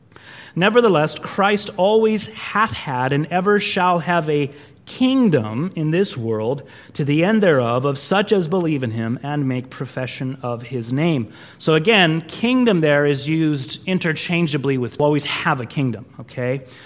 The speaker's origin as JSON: {"language": "English", "region": "California", "country": "United States", "said": "especially when I said I was from California"}